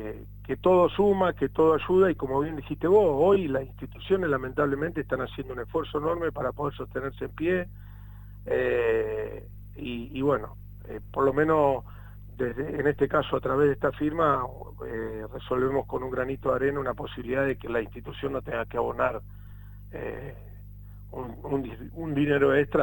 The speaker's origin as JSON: {"language": "Spanish", "town": "Los Molinos", "region": "Santa Fe", "country": "Argentina", "said": "Los Molinos yo siempre digo, ¿no? Es ponerlo en lo más alto de la región, que es lo que uno quiere en mi pueblo"}